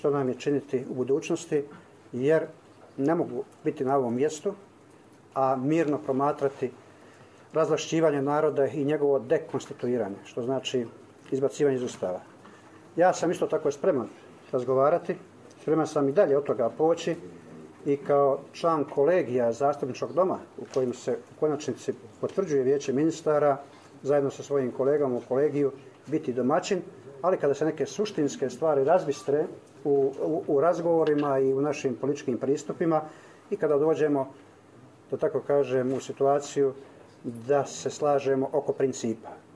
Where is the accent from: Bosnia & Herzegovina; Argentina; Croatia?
Bosnia & Herzegovina; Široki Brijeg, Federation of Bosnia and Herzegovina; born there; sam rođen kao Hrvat u Širokom Brijegu